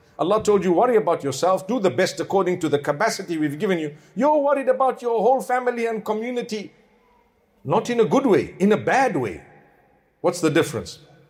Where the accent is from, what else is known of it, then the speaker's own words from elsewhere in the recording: South Africa; moved away; And I come from Africa. Let me tell you, at times, and this is not about food, it's about something else. Every single day, electricity just goes off when you need it the most. Right now, it's winter back in South Africa.